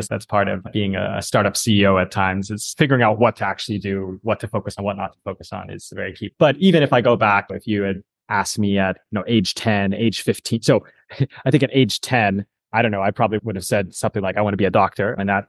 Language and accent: English; Camarillo, California, United States; the way that things were done in my hometown of Camarillo, California, is not necessarily representative of the rest of the world.